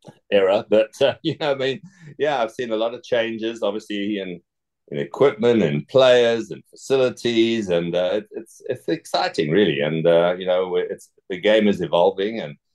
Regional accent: Zimbabwe; born or raised there; also born or lived in England

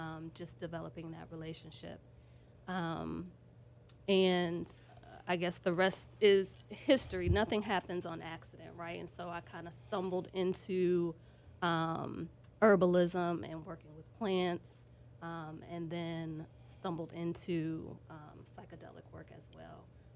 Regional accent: Buffalo, New York, United States; moved away as an adult; now in Atlanta, United States; I was born in Buffalo, New York. Very proud Buffalonian. I've been in Atlanta for about 20 years.

